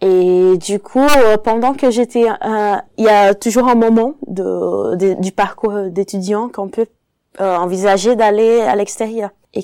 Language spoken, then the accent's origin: French; Brazil; French is a second language; moved away as an adult; now in France; je suis brésilienne, j'ai 26 ans. Je suis arrivée en France en 2017, du coup j'avais 21.